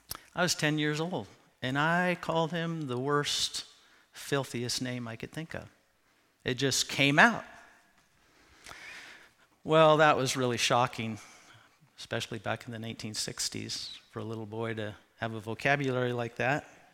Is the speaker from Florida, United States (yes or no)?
no; Washington, United States; even though I grew up in Central Washington, I should know about this